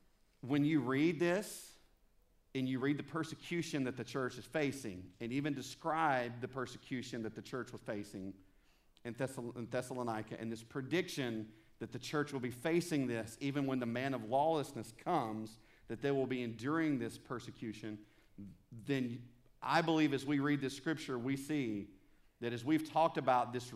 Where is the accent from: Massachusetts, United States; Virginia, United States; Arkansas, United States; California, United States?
Arkansas, United States; I'm from South Arkansas, right? From Central, just Arkansas in general.